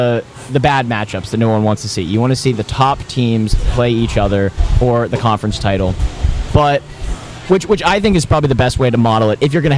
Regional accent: Pittsburgh, Pennsylvania, United States; So the best way to describe it is, I'm from Pittsburgh, so I grew up a Pitt fan.

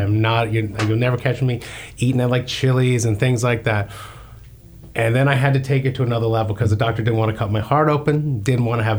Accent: Florida, United States; Lived in Florida pretty much my entire life, that I admit.

